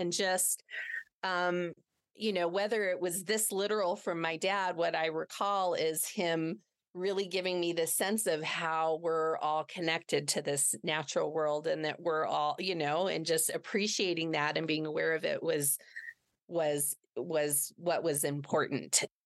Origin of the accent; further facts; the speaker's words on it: New Mexico, United States; So I mentioned, you know, I'm from here. I was born here in New Mexico.